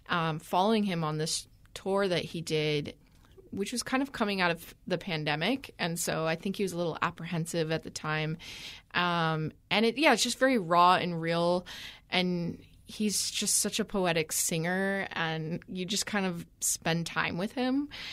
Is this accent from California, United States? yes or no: yes; Templeton, California, United States; also born or lived in San Francisco / Australia; I grew up here locally in Templeton, and I wanted to be a filmmaker. And I actually said to myself that I would never come back to this area. And I moved away. I lived in San Francisco, and I also lived in Australia for a long time.